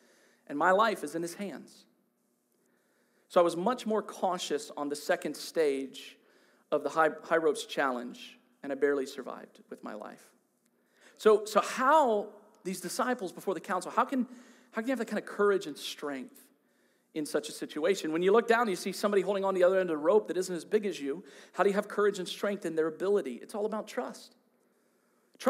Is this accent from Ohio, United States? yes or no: yes; Ohio, United States; I grew up in Ohio. It was a long ways away